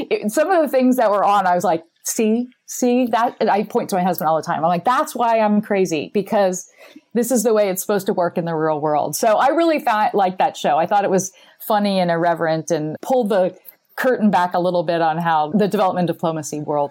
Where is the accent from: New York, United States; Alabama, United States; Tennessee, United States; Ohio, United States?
Ohio, United States; My home state's Ohio.